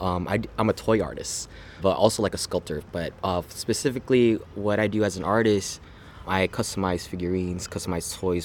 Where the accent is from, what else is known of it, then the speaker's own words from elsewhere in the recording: Guam; now in California, United States; I'm originally from Guam and it's like 25 to 30% Filipino.